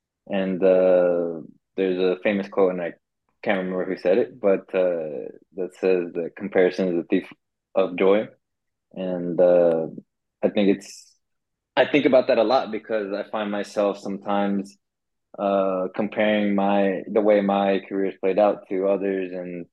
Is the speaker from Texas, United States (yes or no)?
yes; Houston, Texas, United States; now in Sweden; I'm a footballer, Colombian American, and I am from Houston, Texas. Now in Sweden.